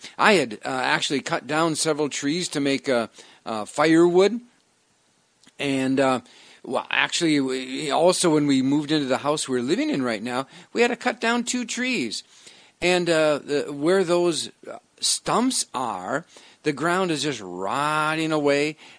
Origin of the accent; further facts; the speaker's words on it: Wisconsin, United States; As a boy, I grew up in Wisconsin, and in Wisconsin, Boy Scouts were really big.